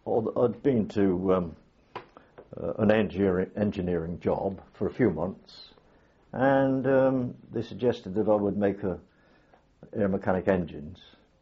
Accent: Titherington, South West England, United Kingdom; I was born in Titherington, a small village in South Gloucestershire, which is not too far away from Bristol, and I was born 9/9/1926

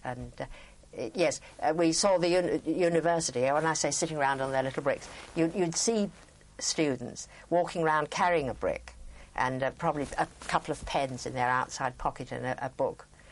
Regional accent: England, United Kingdom; but of course he had an American-Canadian background and I came from England, and I'd found very early on that a lot of things are a bit different.

